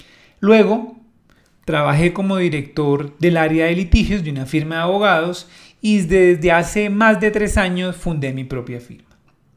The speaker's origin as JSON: {"language": "Spanish", "region": "Bogotá", "country": "Colombia", "tie": "born there", "said": "nací en Bogotá."}